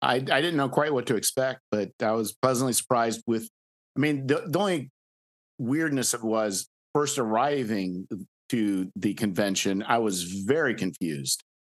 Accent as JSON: {"language": "English", "region": "Illinois", "country": "United States", "said": "I think I took my vehicle, and I'm from Illinois."}